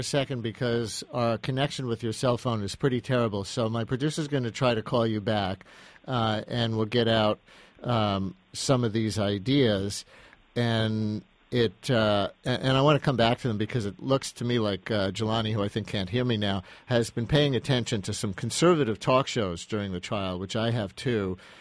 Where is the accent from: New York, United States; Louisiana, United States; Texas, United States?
New York, United States; as a New Yorker, I thought was exactly right about a pro-Trayvon demonstration you covered here in New York